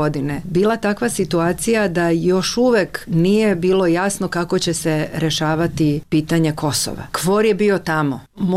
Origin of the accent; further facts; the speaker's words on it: Croatia; now in Serbia; meni koja sam došla iz Hrvatske